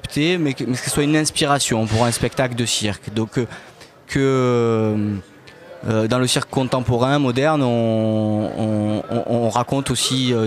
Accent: Saignon, Provence-Alpes-Côte d'Azur, France; Oui, du département. On est de Seignon, au-dessus d'Apt.

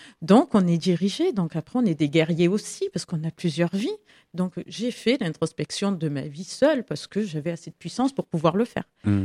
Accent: Mornas, Provence-Alpes-Côte d'Azur, France; Je viens de Mornas.

